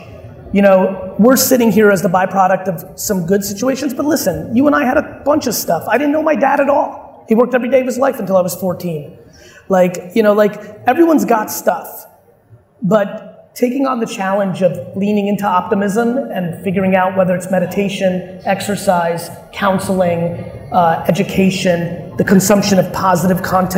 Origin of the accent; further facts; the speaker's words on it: Queens, New York, United States; also born or lived in Soviet Union; I was born in the Soviet Union. I got very fortunate to come to this great country when I was 3 years old, and life was super hard. I lived with 9 family members in a studio apartment the size of this stage in Queens.